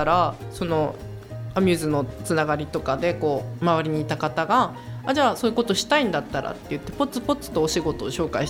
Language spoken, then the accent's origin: Japanese; Hachinohe, Aomori, Japan; moved away as an adult; 18まで八戸出身なので